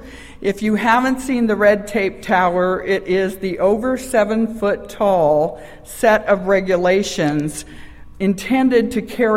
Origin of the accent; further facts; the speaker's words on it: Utah, United States; I come from Utah, which is one of the healthiest states in the nation